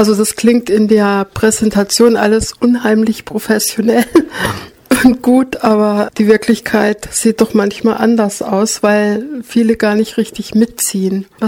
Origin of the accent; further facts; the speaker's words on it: Baden-Württemberg, Germany; im Tauschring Markgräflerland, wo ich herkomme